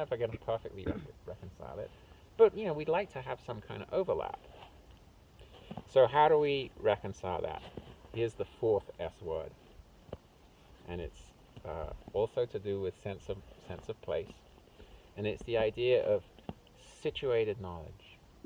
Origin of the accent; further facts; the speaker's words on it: England, United Kingdom; So I grew up in England